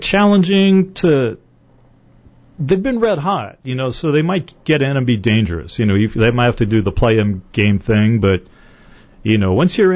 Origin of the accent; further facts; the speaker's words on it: California, United States; you know, I got a friend, we're both from Northern California